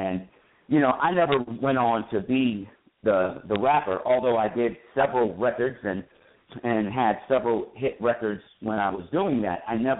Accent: Florida, United States; I grew up in South Florida, and my school was a mixed school

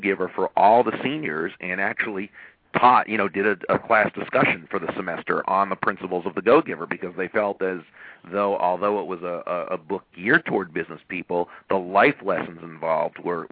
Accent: Massachusetts, United States; Well, I grew up in Massachusetts, but at the time I was in Oklahoma.

